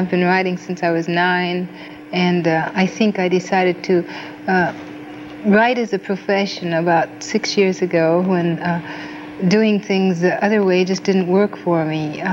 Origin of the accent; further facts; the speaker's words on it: Toledo, Ohio, United States; I grew up in Toledo